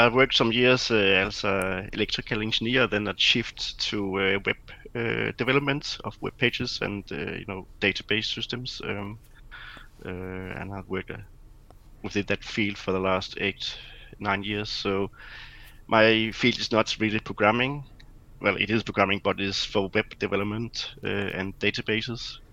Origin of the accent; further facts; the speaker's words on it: Denmark; and I'm from Denmark.